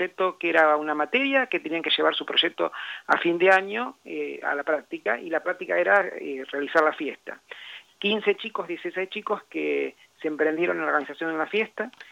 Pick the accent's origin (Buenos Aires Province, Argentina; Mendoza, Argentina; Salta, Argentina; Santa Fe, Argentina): Buenos Aires Province, Argentina; Ayacucho; now in Necochea, Argentina; No soy nativo de Necochea, yo soy nativo de Ayacucho, hace unos años que vivo acá en Necochea